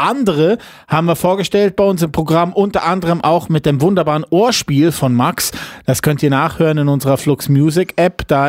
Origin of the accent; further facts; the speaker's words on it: Lucerne, Switzerland; Früher, ich komme ja aus Luzern.